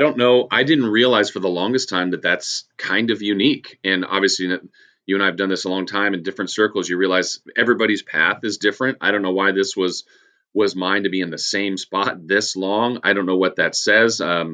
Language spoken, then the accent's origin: English; California, United States; moved away as an adult; now in Northern California, United States; I grew up in Southern California. When I came up to Northern California to go to school to UC Davis